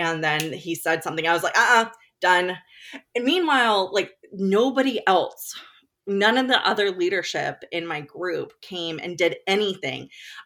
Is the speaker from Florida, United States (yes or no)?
yes; Florida, United States; I grew up in Florida, and we would eat lunch outside